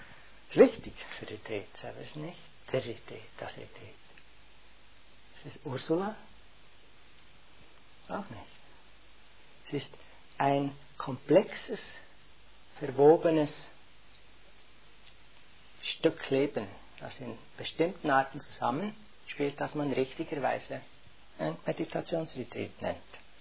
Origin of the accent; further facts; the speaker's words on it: Switzerland; Nicht wie bei uns in der Schweiz, wo es ein großes Gebäude ist.